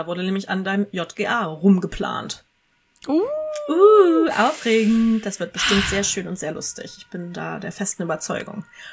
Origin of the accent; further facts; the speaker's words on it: Kassel, Hesse, Germany; Und dass er auch durch meine Heimatstadt Kassel gefahren ist, fand ich super funny.